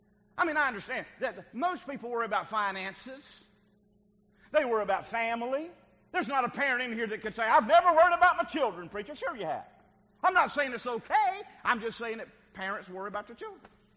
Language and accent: English; the South, United States; I'm from the South. I don't say frog. I say frog.